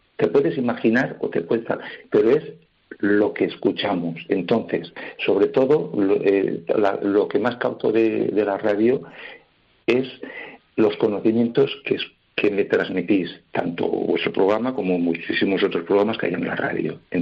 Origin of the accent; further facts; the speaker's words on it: Valencia, Valencian Community, Spain; porque yo soy de Valencia.